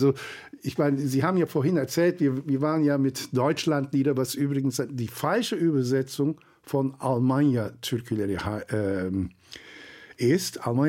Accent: Sydney, New South Wales, Australia; Ich bin in Australien, in Sydney aufgewachsen, muss ich sagen. Nicht? Also ich habe wenig Zeit in meiner Jugend in der Türkei gehabt.

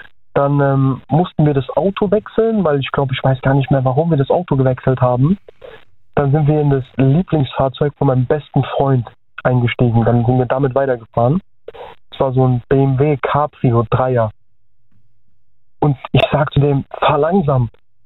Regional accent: Heidelberg, Baden-Württemberg, Germany; Ich komme aus Heidelberg.

